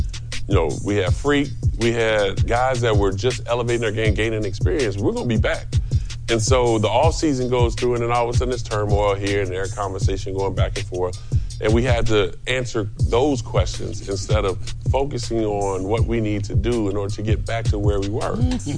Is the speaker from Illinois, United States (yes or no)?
yes; Chicago, Illinois, United States; I'm from Chicago, so we like to get down, you know?